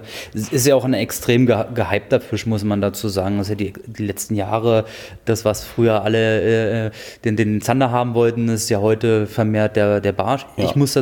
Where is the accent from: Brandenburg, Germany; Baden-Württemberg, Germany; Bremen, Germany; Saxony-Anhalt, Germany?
Brandenburg, Germany; also ich komme ja aus dem Dreieck Havelland ursprünglich, da mündet die Havel in die Elbe